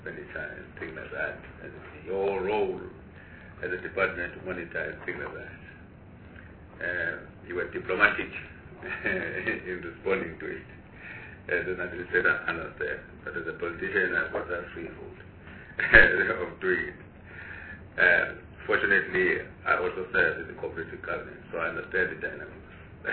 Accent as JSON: {"language": "English", "town": "Pretoria", "region": "Gauteng", "country": "South Africa", "said": "I'm from Pretoria, that type of thing."}